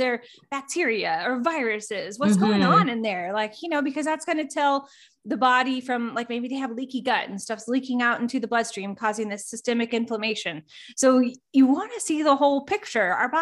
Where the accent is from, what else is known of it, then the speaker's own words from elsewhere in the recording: Florida, United States; born there; I'm a sun baby. I was born in Florida. I'm like, I need the sun.